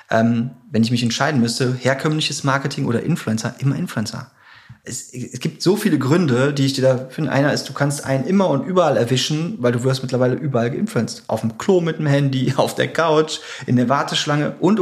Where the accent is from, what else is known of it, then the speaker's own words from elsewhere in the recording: Bergheim, North Rhine-Westphalia, Germany; Ja, ich komme aus Bergheim, ich zähle mich mal dazu.